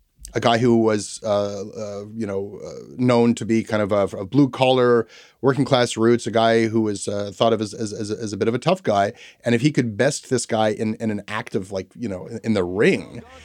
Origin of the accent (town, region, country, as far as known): Toronto, Ontario, Canada; born or raised there